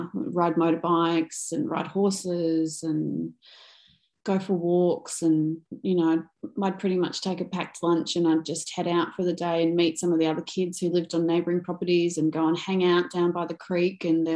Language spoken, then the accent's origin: English; New South Wales, Australia; also born or lived in Victoria; We lived in the country. Well, when I was really little, I was born in Victoria and I was 6 months old. We moved back to New South Wales and we lived in suburbia till I was about eight, I think. And then we moved out to a farm.